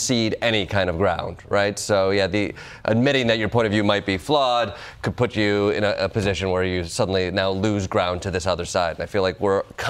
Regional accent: Chicago, Illinois, United States; Now, switching gears a little bit here, I'm from Chicago.

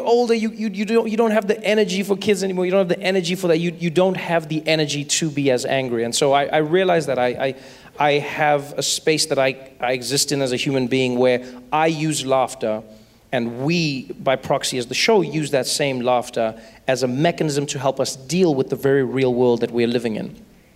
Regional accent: South Africa; I grew up in South Africa, and when I was growing up, the country was going through a tough time with apartheid. And then apartheid ended when I was 6 years old

